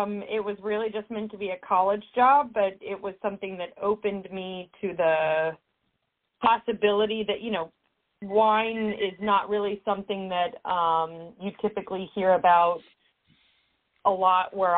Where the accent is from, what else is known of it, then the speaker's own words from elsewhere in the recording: Louisville, Kentucky, United States; now in New York, United States; Louisville, Kentucky.